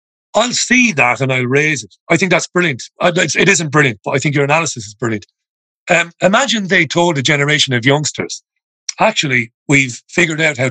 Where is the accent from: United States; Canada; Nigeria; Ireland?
Ireland; I'm an Irish guy.